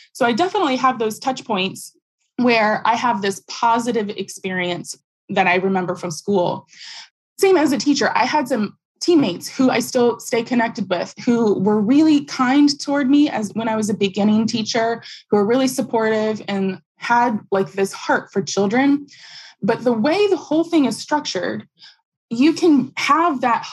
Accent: Dayton, Ohio, United States; I taught for 5 years, actually in my hometown where I grew up. So I grew up in the school system, going to the public schools here near Dayton, Ohio.

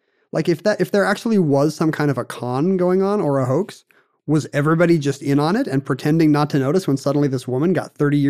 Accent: Russia; accent: Russian; English is a second language; I'm not doing this in my funny Russian accent.

